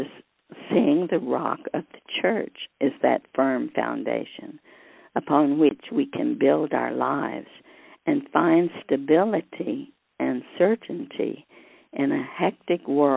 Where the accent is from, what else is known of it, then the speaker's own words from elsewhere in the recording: Mexico; I remember growing up near Mexico City, there was a whole area that had been a lava area